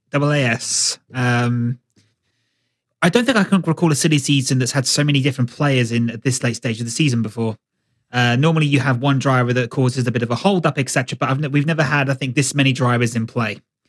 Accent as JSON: {"language": "English", "town": "Winchester", "region": "South East England", "country": "United Kingdom", "tie": "born there", "said": "I was born in Winchester. I speak Queen's English. I've always said fracas."}